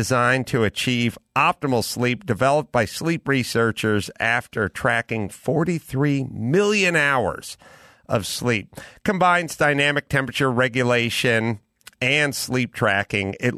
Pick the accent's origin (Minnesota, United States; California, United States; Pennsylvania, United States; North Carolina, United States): California, United States; San Fernando Valley; Oh, my whole life growing up in the San Fernando Valley, no air, just sweating through.